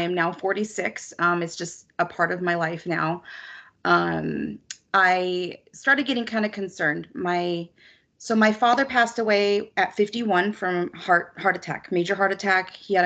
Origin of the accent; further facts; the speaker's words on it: California, United States; also born or lived in Australia; So I was born in Australia. We came here when I was almost 4 years old, and I've been here ever since. I love California, so.